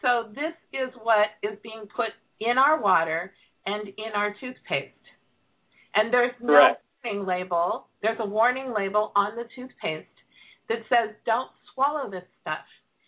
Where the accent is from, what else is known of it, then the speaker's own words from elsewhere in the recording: California, United States; when we were kids growing up in Contra Costa County.